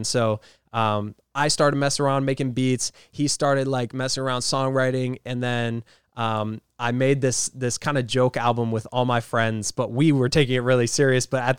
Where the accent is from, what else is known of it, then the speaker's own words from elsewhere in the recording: Rhode Island, United States; I'm from Rhode Island. So I just, East Coast, like I love being with my family